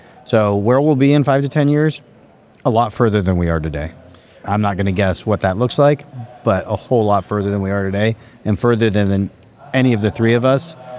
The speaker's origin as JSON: {"language": "English", "town": "Wichita", "region": "Kansas", "country": "United States", "said": "I'm from Wichita, Kansas originally, yeah. Still where I live."}